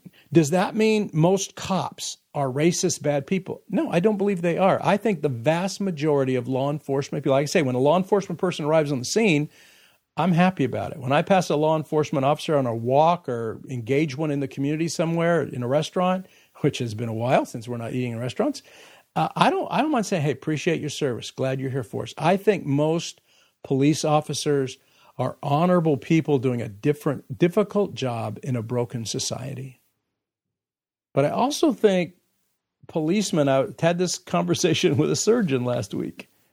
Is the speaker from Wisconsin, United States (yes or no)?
no; California, United States; I grew up in California, so I didn't see a lot of that overtly.